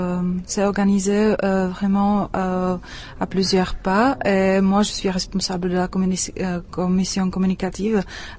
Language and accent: French; Czechia; c'est surtout promouvoir la langue française chez nous en République tchèque et en Europe